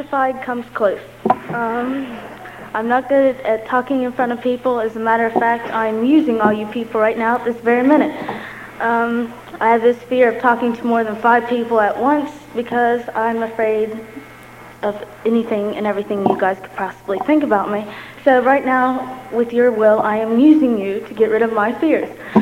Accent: Parkersburg, West Virginia, United States; I was born in Parkersburg. I've lived in Parkersburg all my life. And it's a little town. It's not a little town, but it is a little town.

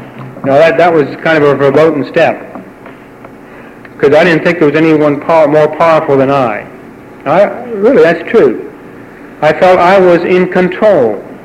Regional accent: Cincinnati, Ohio, United States; It meant something special to me when I grew up in Cincinnati.

